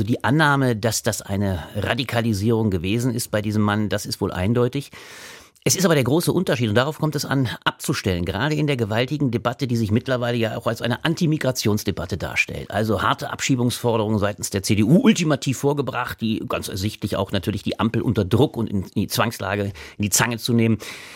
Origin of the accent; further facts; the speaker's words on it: Ingelheim, Rhineland-Palatinate, Germany; gewisserweise immer Ingelheim, meine Heimatstadt, die Rotweinstadt